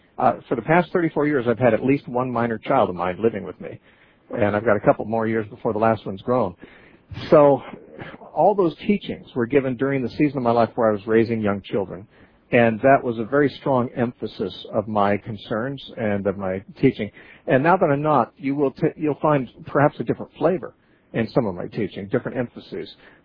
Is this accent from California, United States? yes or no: yes; California, United States; moved away as an adult; also born or lived in Oregon / Idaho; now in Santa Cruz, United States; I grew up in California. I lived in Orange County and Santa Cruz until I was 30. And then I moved to Oregon, lived there for 16 years, and I lived in Idaho for about 3 or 4 years.